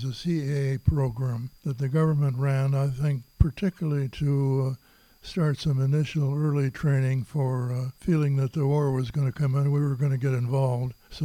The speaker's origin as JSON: {"language": "English", "town": "Duluth", "region": "Minnesota", "country": "United States", "tie": "born or raised there", "said": "Well, Duluth was a great place to grow up. All sorts of weather and all sorts of things that young kids could do."}